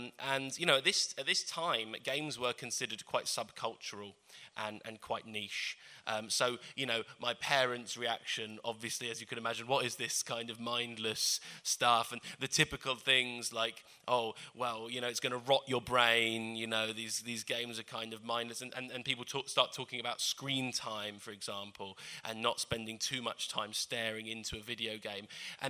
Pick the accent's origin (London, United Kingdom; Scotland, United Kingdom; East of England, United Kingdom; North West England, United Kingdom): London, United Kingdom; accent: North London; I've actually got like two voices, like, because I'm from London, so normally I sound like really North London.